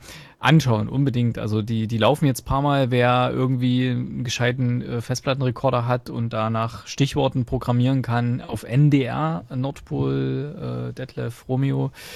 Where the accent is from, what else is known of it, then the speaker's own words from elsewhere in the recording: Gera, Thuringia, Germany; Ich bin ja letztes Wochenende mal in meiner alten Heimat gewesen in Gera.